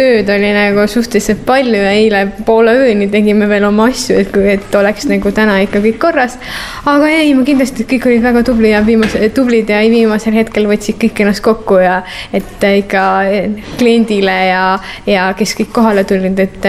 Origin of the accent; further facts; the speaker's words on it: Tallinn, Harju County, Estonia; now in Kuressaare, Estonia; Mina tulin Tallinnast.